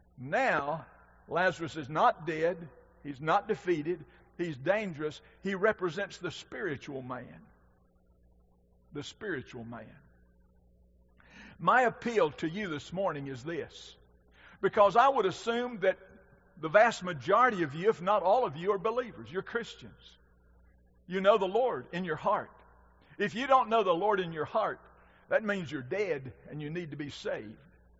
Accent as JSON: {"language": "English", "region": "North Carolina", "country": "United States", "tie": "born or raised there", "said": "I grew up in Western North Carolina."}